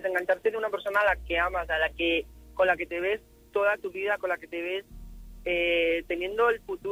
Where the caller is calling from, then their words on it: Ponferrada, Castile and León, Spain; Soy de Ponferrada.